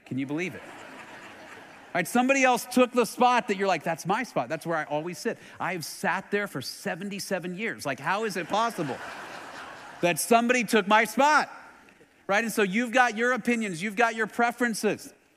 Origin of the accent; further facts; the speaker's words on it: Texas, United States; I'm from Texas, so I love Tex-Mex, probably my favorite genre of food.